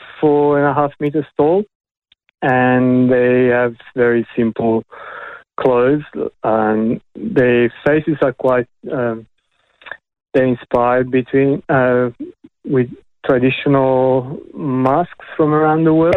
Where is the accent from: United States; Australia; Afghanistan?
Australia; Melbourne, Victoria; I'm from Melbourne, so I'm enjoying going to the Sunshine Coast